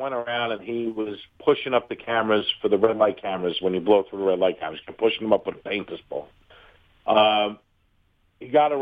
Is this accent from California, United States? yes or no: no; Queens, New York, United States; because I love my hometown. I mean, I've been from Queens to Long Island my whole life, and I love it here. I love growing up here.